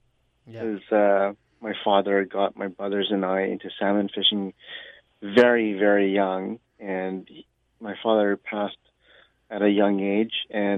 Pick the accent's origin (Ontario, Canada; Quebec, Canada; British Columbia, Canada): British Columbia, Canada; Vancouver; born and raised in Vancouver, lived my entire life in South Vancouver.